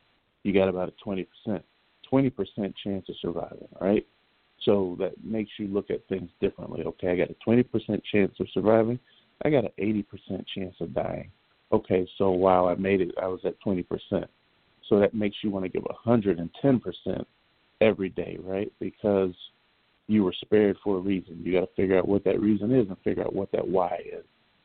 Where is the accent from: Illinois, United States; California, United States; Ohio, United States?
Illinois, United States; I grew up outside of Chicago, and a lot of my school visits have been back to that area.